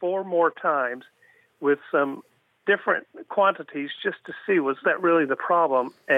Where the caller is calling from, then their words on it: Pinellas Park, Florida, United States; I'm calling from Pinellas Park, Florida, in the Tampa Bay region.